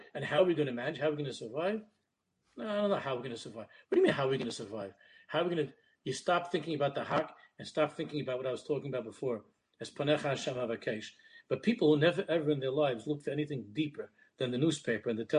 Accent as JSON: {"language": "English", "country": "United States", "tie": "born or raised there", "said": "We grew up here in America."}